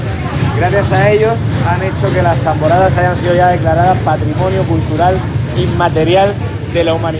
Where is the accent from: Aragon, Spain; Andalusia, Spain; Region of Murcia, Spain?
Region of Murcia, Spain; lo que somos en la región de Murcia, de lo que somos los murcianos, en este caso, en Mura y en Moratalla.